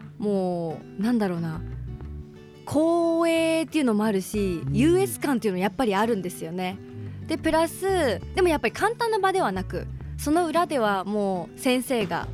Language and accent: Japanese; Shanghai, China; Japanese is a second language; now in Japan